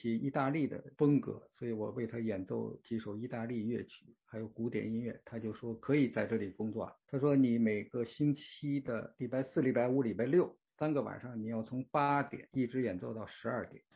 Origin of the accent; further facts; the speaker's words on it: China; now in Australia; 因为他知道我刚刚从中国过来不久